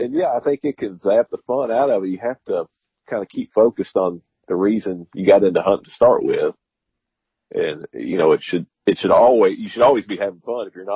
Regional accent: Kentucky, United States; now in Georgia, United States; I'm originally from Kentucky, so known for, you know, a little bit bigger bucks

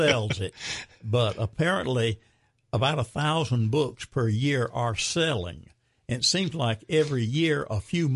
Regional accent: Anderson, United States; born there; I was born in Anderson.

